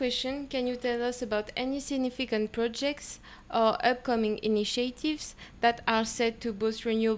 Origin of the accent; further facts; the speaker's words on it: France; English is a second language; I come from France